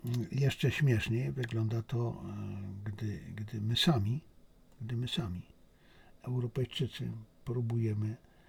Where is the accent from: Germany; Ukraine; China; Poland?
China; Ja z tym nie mam problemu, ale to jakby tylko mnie utwierdza w przekonaniu, że ja jestem Chińczykiem, a Państwo nie muszą, prawda?